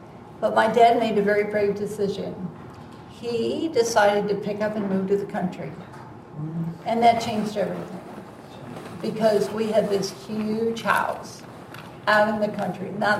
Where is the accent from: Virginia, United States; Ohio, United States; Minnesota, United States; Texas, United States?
Ohio, United States; Bedford; born there; I was born in Bedford, Ohio, outside of Cleveland.